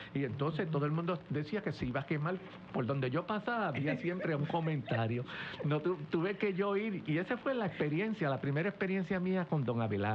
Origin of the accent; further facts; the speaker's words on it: Ciales, Puerto Rico; yo soy natural de Ciales, del barrio Frontón de Ciales.